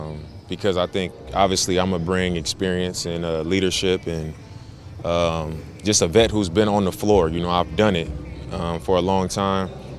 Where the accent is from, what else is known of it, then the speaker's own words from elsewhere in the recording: California, United States; moved away as an adult; I'm from California, and I've been living here for the last 13 years.